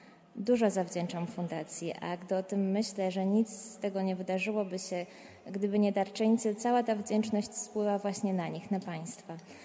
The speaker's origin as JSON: {"language": "Polish", "region": "Masovian Voivodeship", "country": "Poland", "said": "pochodzę z niedużej wioski w diecezji warszawsko-praskiej."}